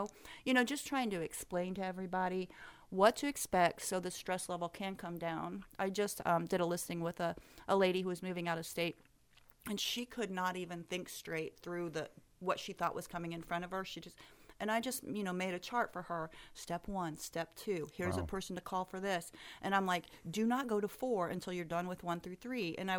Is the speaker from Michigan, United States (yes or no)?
no; Zionsville, Indiana, United States; I grew up in Zionsville.